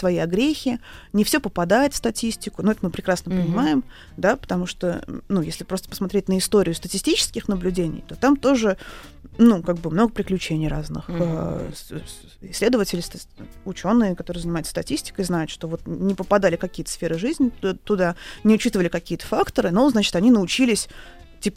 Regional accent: Tomsk, Tomsk Oblast, Russia; Я тоже сибирская женщина изначально, я томичка.

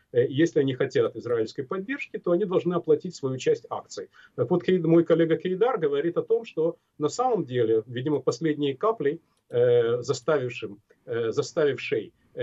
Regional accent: Ukraine; я ведь родом из Украины

